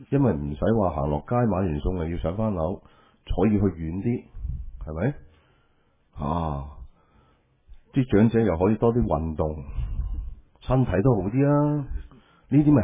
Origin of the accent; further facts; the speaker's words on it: Hong Kong; 我都是屋村長大的，土生土長在香港